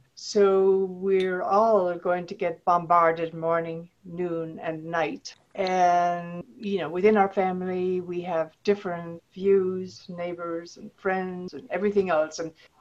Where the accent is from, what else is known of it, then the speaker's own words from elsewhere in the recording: Ireland; now in United States; I I am Irish, but I live in Northern California.